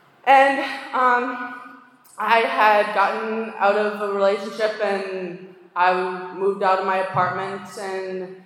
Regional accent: Minnesota, United States; I'm from Minnesota, by the way.

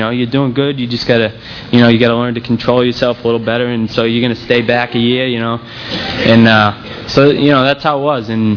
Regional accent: Waltham, Massachusetts, United States; I'm originally from Waltham, Massachusetts. I from a pretty normal family.

